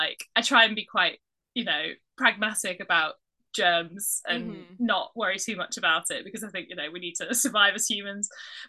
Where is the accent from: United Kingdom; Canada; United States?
United Kingdom; North East England; moved away as an adult; now in London, United Kingdom; so I grew up in the Northeast, and like Middlesbrough was my kind of nearest big town, I guess, but I was a bit further out.